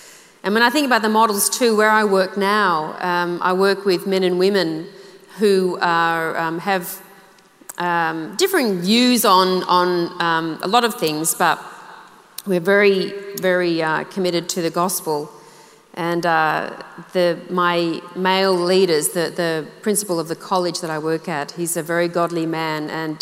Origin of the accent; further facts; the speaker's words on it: Sydney, New South Wales, Australia; growing up in Sydney, I grew up in a non-Christian home, but I grew up in a generation where it was a good thing to go to church.